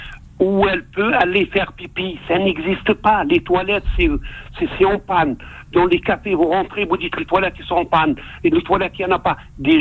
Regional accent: Algeria; Écoutez, moi je vous parle en tant qu'Algérien.

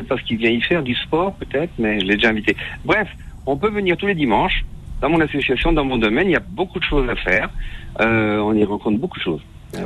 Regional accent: Troyes, Grand Est, France; Ah ben, c'est chez moi, à Troyes.

